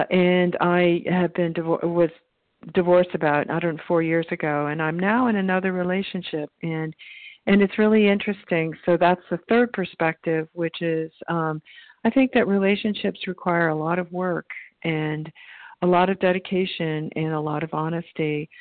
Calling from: New Mexico, United States; I'm calling from New Mexico.

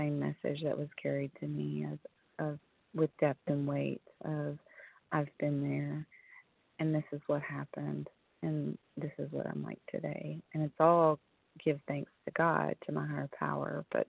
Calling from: Kentucky, United States; recovered compulsive overeater, calling in from Kentucky.

